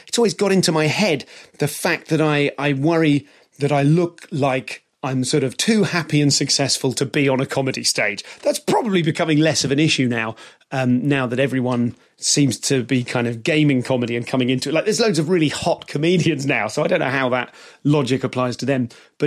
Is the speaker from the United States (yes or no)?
no; United Kingdom; they know I'm British.